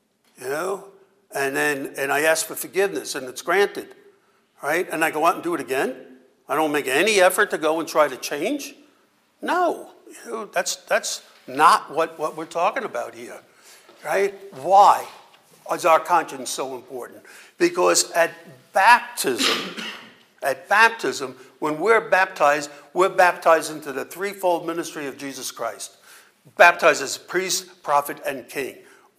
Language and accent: English; New York, United States; because I'm from New York, some people tell me I speak too fast, right?